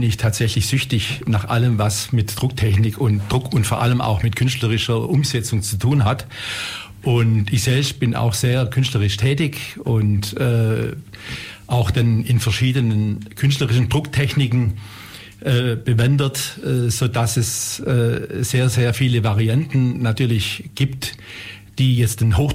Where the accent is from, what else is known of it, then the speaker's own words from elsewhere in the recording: Ulm, Baden-Württemberg, Germany; ich bin aus Ulm und bin Architekt.